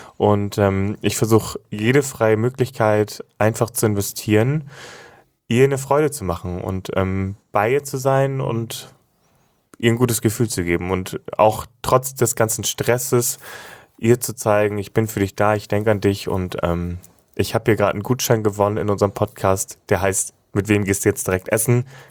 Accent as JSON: {"language": "German", "region": "Hamburg", "country": "Germany", "moved": "as an adult", "lives_now": "North Rhine-Westphalia, Germany", "said": "ich bin ja im Oktober 18, bin ich ja von Hamburg nach Nordrhein-Westfalen gezogen."}